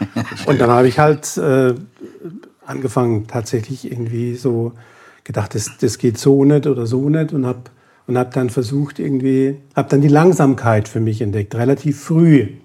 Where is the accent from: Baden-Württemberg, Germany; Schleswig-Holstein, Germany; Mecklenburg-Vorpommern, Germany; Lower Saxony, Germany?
Baden-Württemberg, Germany; Bad Friedrichshall; Dann nördlich von Heilbronn.